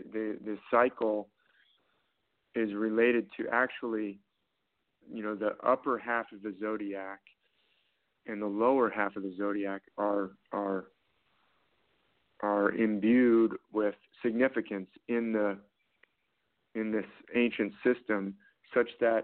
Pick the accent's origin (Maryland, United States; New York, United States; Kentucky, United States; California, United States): California, United States; I'm in California. I grew up in California